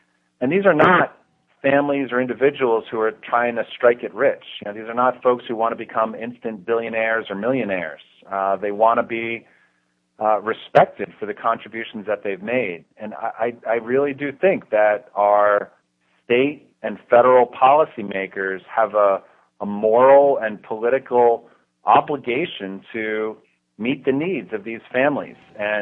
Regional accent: New Jersey, United States; I grew up on the New Jersey shore, and my mom was a teacher.

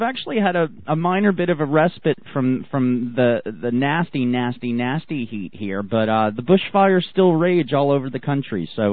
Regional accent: New Jersey, United States; now in Australia; I grew up in Jersey, man. I was used to four, you know, individual kind of equal seasons

